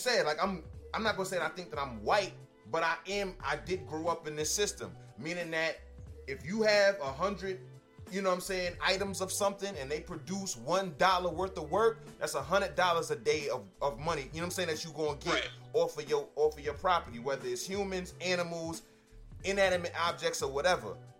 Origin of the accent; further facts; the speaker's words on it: United States; born there; I was born in America in 1989, bro.